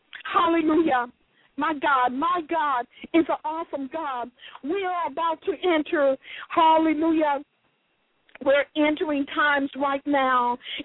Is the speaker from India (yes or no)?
no; New Orleans, Louisiana, United States; if you remember, we're from New Orleans here, and people eat a lot of oysters